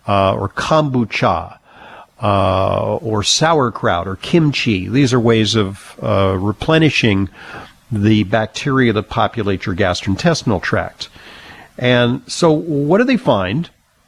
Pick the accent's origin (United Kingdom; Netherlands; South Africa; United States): United States; New York City, New York; Especially the ones in my hometown of New York City, right? We're chill.